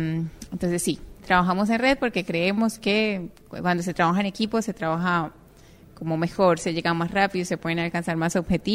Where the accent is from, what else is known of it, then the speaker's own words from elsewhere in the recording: Colombia; también soy de Juventud con una Misión, soy colombiana, tengo 27 años